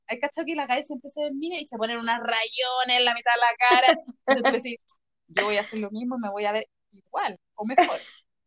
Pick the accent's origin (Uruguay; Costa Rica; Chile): Chile; nosotros, como chilenos, nos gusta copiar las tradiciones y costumbres americanas.